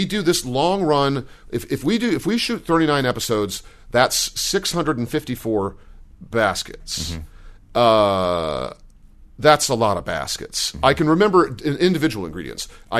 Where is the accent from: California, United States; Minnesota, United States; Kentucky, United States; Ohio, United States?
Ohio, United States; Columbus; also born or lived in Indianapolis; I grew up in Columbus, Ohio, and Indianapolis, Indiana.